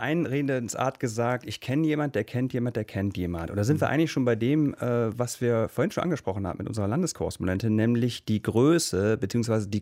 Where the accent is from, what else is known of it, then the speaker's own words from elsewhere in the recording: Lower Saxony, Germany; wenn ich zum Beispiel an Niedersachsen und speziell Ostfriesland, meine Heimat, denke